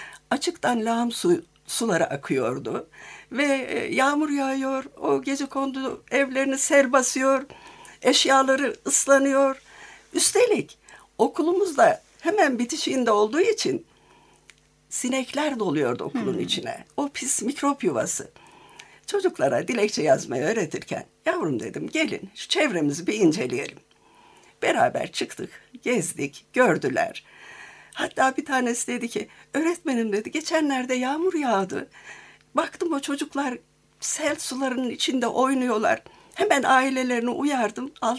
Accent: Araç, Kastamonu, Turkey; Biz köyde büyüdük. İlçemizde sadece ilk ve ortaokul vardı.

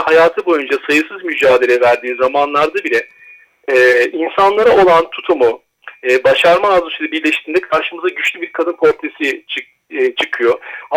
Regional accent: Istanbul, Turkey; born there; 10.04.1982 İstanbul doğumluyum.

